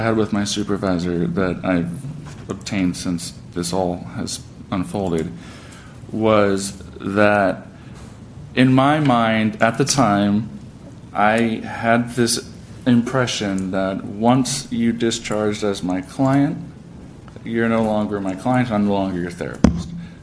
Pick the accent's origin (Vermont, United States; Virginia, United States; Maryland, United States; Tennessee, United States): Virginia, United States; I still do sometimes see people in Virginia, in my hometown, who I treated before.